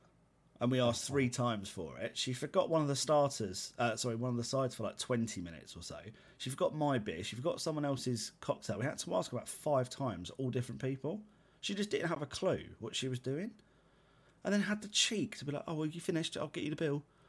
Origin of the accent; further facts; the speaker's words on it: England, United Kingdom; Now, is it because we're English?